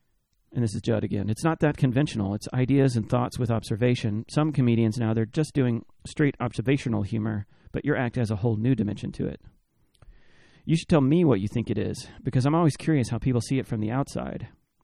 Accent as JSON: {"language": "English", "town": "Tucson", "region": "Arizona", "country": "United States", "tie": "born or raised there", "said": "I grew up in Tucson, Arizona, where there's just nothing. I'd only seen comedians on TV."}